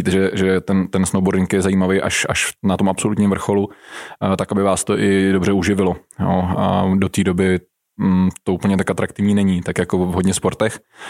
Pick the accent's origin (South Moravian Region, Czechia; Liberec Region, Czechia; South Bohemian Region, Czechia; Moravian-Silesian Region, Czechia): Liberec Region, Czechia; Liberec; já jsem z Liberce, takže každý v Liberci musí začít na běžkách a na lyžích